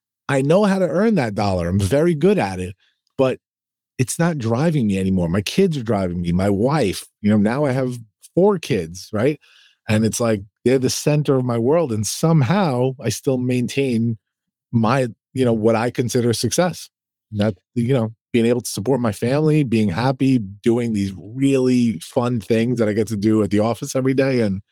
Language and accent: English; New York, United States; Yeah, I'm a New Yorker. So it is my God-given right to be an asshole too.